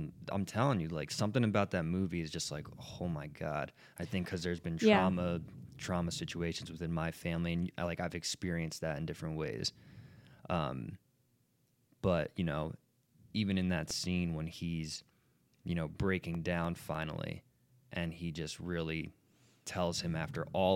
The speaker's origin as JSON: {"language": "English", "region": "New Jersey", "country": "United States", "tie": "born or raised there", "said": "And like we grew up in Jersey, 40 minutes from Manhattan."}